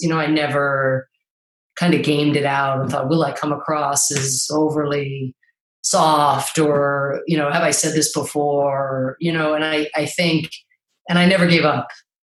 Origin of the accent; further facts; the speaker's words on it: Ireland; I'm Irish. I can't be president or vice president for that matter.